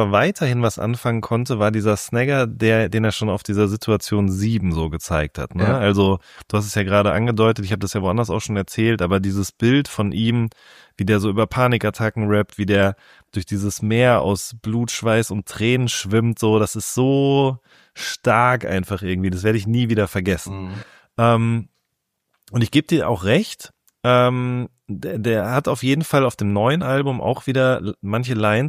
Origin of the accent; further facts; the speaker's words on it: North Rhine-Westphalia, Germany; ich komme ja auch aus dem Ruhrgebiet